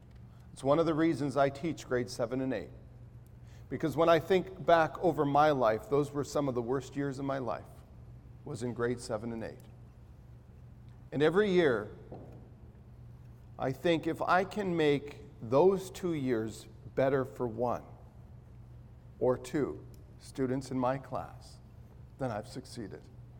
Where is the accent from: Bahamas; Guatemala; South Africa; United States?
Guatemala; I grew up in Guatemala